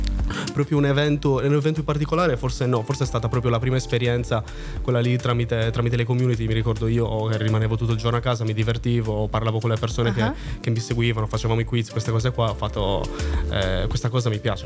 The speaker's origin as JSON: {"language": "Italian", "town": "Cagliari", "region": "Sardinia", "country": "Italy", "said": "sicuramente il mio accento l'avrà spoilerato venendo da Cagliari"}